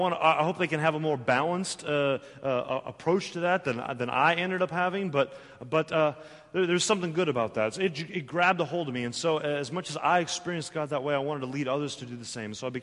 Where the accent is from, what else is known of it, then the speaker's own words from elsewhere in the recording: Portland, Oregon, United States; I grew up in Portland, Oregon.